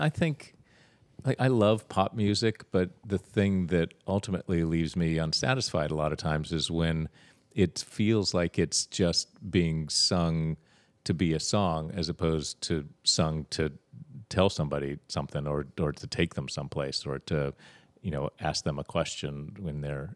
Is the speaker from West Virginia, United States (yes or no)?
yes; Huntington, West Virginia, United States; I mean, I grew up in West Virginia, in Huntington, West Virginia